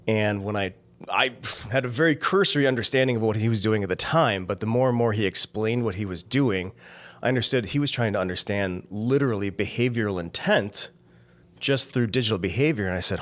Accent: Chicago, Illinois, United States; now in Minnesota, United States; The way I'm originally from Chicago. I actually came to Minnesota because it's one of those few states where you can actually play good high-level hockey.

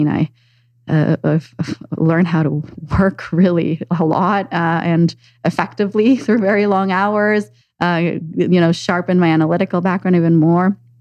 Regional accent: Ecuador; moved away as an adult; I grew up in Ecuador, South America. My family's still there. And I left when I was 18 to pursue my college education.

